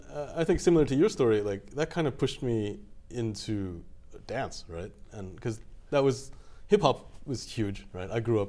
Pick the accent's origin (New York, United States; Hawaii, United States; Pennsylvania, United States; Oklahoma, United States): New York, United States; And, you know, I'm from New York, so we had the Knicks.